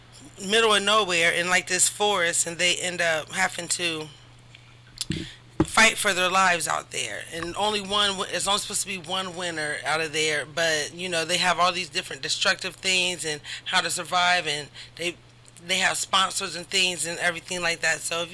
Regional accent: Marion, Ohio, United States; I was born and raised in Marion, Ohio.

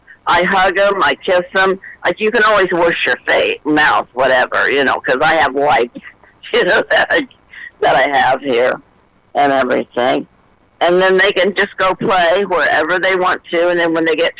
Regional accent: Delaware, United States; ever since I was 9 years old in Delaware. I'm from Delaware.

